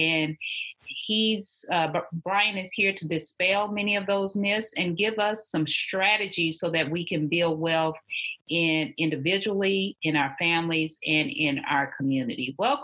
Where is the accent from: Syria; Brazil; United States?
United States; Texas; I'm a Texan, it's Prairie View.